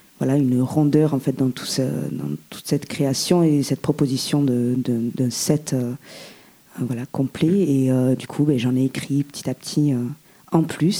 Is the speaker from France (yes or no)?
no; Algeria; Ouais, moi, je suis algérienne